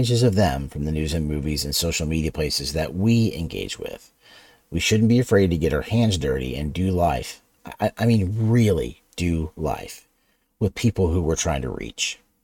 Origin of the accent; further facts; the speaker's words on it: Ohio, United States; She's from LA and I'm from Ohio.